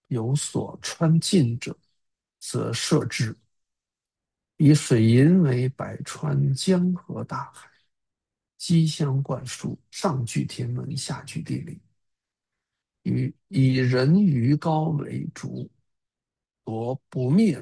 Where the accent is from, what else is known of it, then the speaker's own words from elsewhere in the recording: Handan, Hebei, China; 邯郸这个城市是2000多年来在中国从未改变过名字的一个城市，也是我的家乡